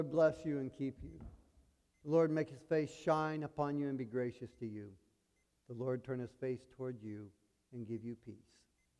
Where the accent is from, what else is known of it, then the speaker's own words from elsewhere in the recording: the South, United States; Dad had 6 kids. Now, we're from the South, but he did not need help in the fields.